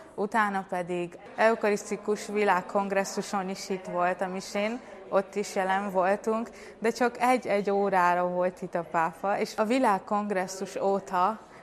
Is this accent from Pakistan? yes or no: yes; Pakistan; Hungarian is a second language; now in Hungary; Pakisztánból jöttünk Magyarországra 5 évvel ezelőtt, az egész családommal, anyámmal, apával és öcsémmel.